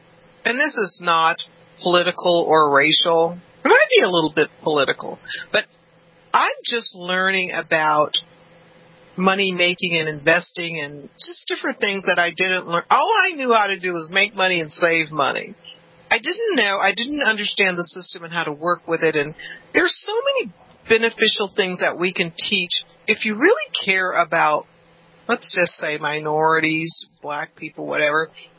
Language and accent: English; Georgia, United States; Let me tell you, my parents are from Georgia, but we're farm people. And where I grew up in Georgia is a completely different experience from my last few years in Atlanta.